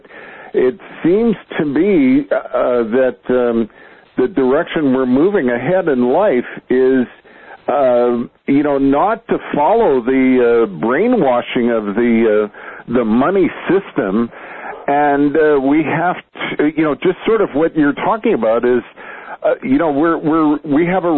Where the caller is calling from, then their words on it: British Columbia, Canada; I'm calling from Canada, from British Columbia